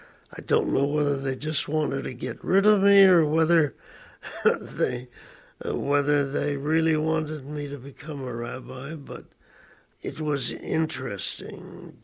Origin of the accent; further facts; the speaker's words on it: Cleveland, Ohio, United States; first language English; English was my first language. And we were able to get through the public school system in Cleveland, Ohio, where I was born, with enough success so that I was able to go to college